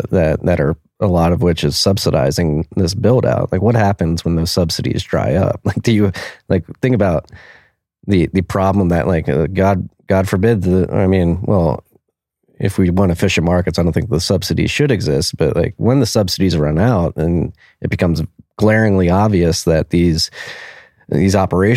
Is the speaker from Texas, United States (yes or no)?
yes; Texas, United States; And as a Texan, that perturbs me a bit